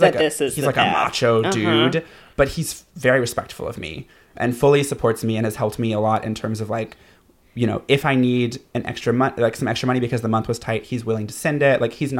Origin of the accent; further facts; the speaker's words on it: Kentucky, United States; I mean, growing up in Kentucky, I don't think my parents were ever actually homophobic